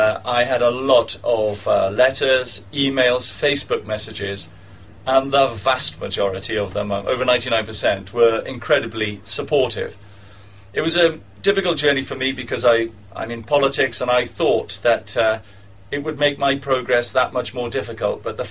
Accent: Swansea, Wales, United Kingdom; when I was growing up in Swansea, it was bad enough coming out as a conservative

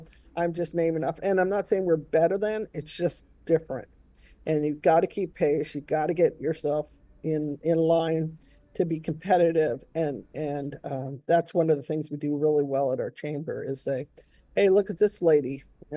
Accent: California, United States; when I go back home to Kansas, I'm from California, but I consider the reservation one of my homes.

